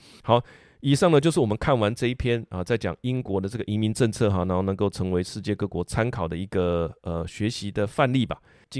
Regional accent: Taiwan; 这个各种人来、它就是都是我们台湾人了

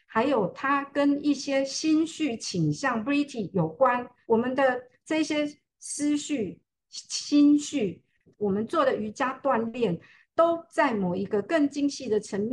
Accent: China; 我们东方人我们就会讲，我们中国人我们就会讲，还有身心灵。

